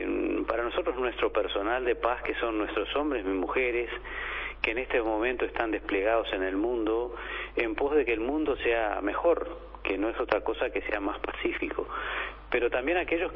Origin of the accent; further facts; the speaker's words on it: Uruguay; el orgullo que sentimos como orientales, como uruguayos